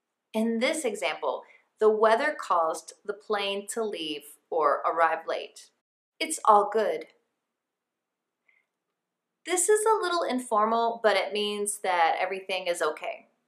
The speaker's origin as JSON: {"language": "English", "town": "Madrid", "region": "Community of Madrid", "country": "Spain", "said": "I'm from Madrid. Have you ever been there?"}